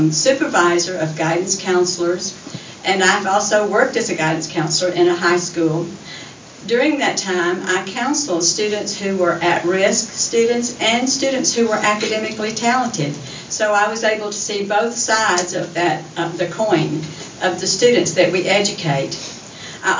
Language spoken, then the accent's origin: English; the South, United States; accent: Southern; I'm from the South, too, so you can recognize my accent also.